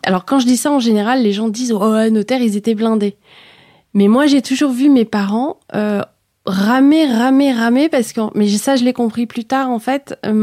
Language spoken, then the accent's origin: French; Île-de-France, France; also born or lived in Seine-Saint-Denis; Je suis banlieusarde, c'est même pire. Je suis née dans le 9-3, j'ai grandi en Essonne, j'ai fait mes études et j'ai commencé ma vie professionnelle à Paris. Pas longtemps, hein, j'ai dû travailler 2 ans à Paris.